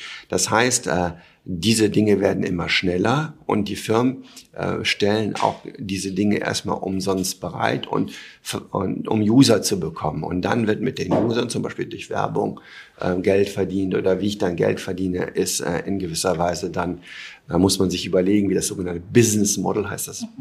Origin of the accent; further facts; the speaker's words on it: Hamburg, Germany; Ich komme aus Hamburg